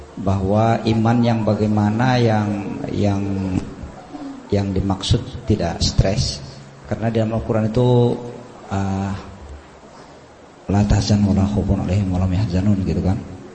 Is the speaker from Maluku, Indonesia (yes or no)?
no; South Kalimantan, Indonesia; bahkan di kampung saya dulu di Tanah Bumbu itu